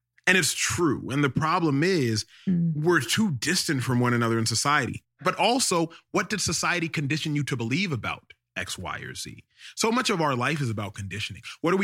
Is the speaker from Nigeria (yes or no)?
yes; Nigeria; All the while, I am Nigerian. Why does it matter? There's a difference between color and culture.